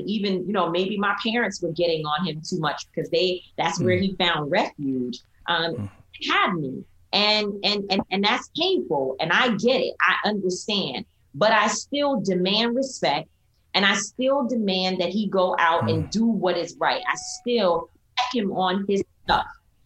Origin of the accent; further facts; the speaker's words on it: New York City, New York, United States; We were raised in Harlem. I was raised in Harlem.